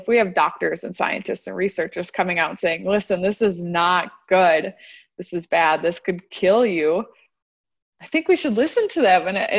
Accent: North Dakota, United States; now in Meridian, United States; I live in Meridian, Idaho. So we are a suburb of Boise. Boise right now is seeing this I'll backtrack. I'm from North Dakota.

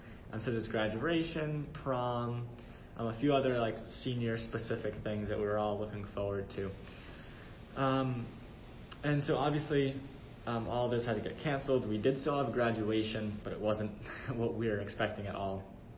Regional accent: Bedford, New Hampshire, United States; I'm originally from Bedford, New Hampshire.

